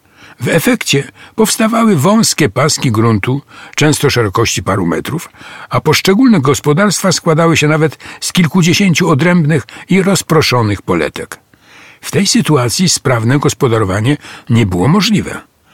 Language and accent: Polish; Zarybie, Masovian Voivodeship, Poland; born there; Miałem już wtedy 3 lata. Urodziłem się w lipcu 1924 roku w Zarybiu, na pograniczu dzisiejszej Podkowy Leśnej, która wówczas jeszcze nie istniała.